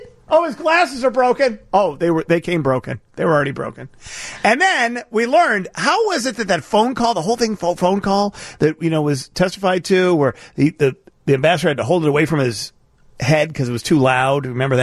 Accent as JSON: {"language": "English", "town": "Chicago", "region": "Illinois", "country": "United States", "said": "As a Chicagoan, I got to ask you this question."}